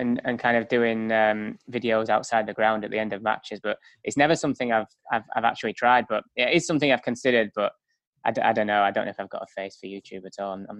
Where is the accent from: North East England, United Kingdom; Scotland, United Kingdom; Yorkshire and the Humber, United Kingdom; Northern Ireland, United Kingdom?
Yorkshire and the Humber, United Kingdom; Leeds; I grew up in Leeds and went to school in Leeds.